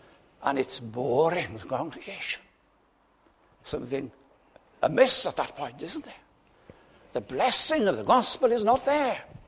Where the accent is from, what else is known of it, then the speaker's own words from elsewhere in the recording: Ammanford, Wales, United Kingdom; I was brought up in Ammanford, in a church that had been touched greatly by the 1904 revival.